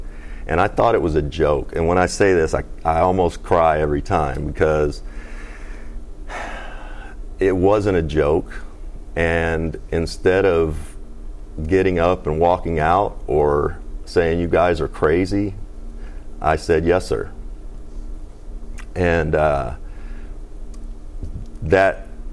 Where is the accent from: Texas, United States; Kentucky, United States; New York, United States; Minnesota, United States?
Kentucky, United States; Owensboro; I'm from Kentucky. I'm a Kentuckian. I grew up in Owensboro.